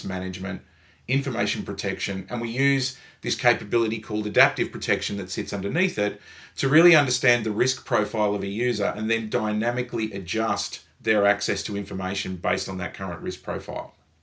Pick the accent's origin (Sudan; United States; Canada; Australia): Australia; So being Australian, everyone with a Mac in their name becomes Macca, which is unfortunate given that we call McDonald's Maccas out here